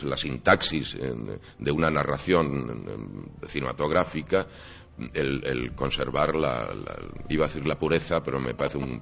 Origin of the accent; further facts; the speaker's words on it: Chinchón, Community of Madrid, Spain; en Chinchón allí en mi pueblo.